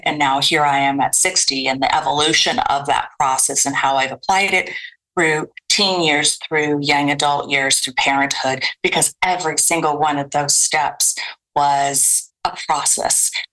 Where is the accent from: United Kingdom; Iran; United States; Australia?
Iran; moved away; also born or lived in Austria / Spain; So I went to boarding school in Austria. And that was the same process as I was moving from Iran to boarding school in Austria. And then I lived my high school years in Spain.